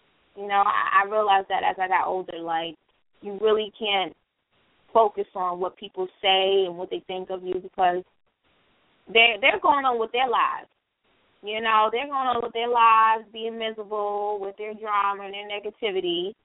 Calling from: Long Island, New York, United States; Everybody … I'm coming from Long Island, New York.

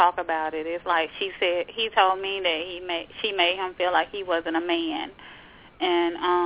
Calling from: Florida, United States; I'm in Florida.

